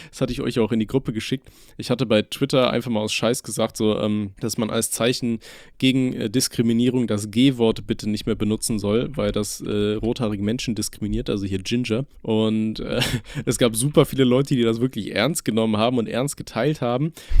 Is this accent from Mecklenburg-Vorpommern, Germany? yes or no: no; Aachen, North Rhine-Westphalia, Germany; born there; ich wurde in Aachen geboren